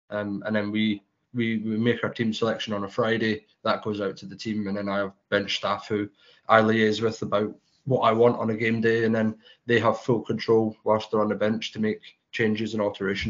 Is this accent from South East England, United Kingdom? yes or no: no; Scotland, United Kingdom; born there; also born or lived in Chelmsford; I was born in Scotland. I started off in Edinburgh and then went to Glasgow, but finished my junior career in Fife and then actually moved to Chelmsford. Played in Chelmsford for a few years. Lived down in Chelmsford for 6.5 years in total.